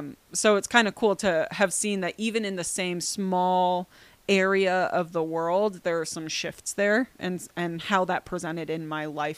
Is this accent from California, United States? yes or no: yes; San Francisco, California, United States; born there; also born or lived in Liverpool, England; So I was born in San Francisco